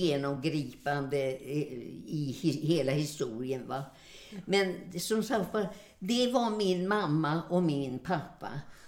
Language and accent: Swedish; Stockholm, Stockholm County, Sweden; Då bodde vi där på Liljeholmen.